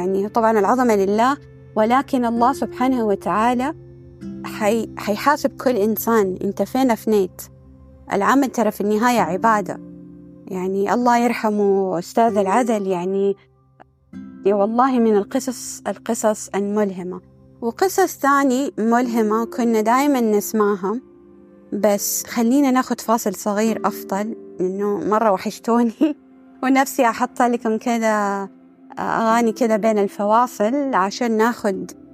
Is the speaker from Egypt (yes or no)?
no; Saudi Arabia; يعني في شركة معروفة عندنا في السعودية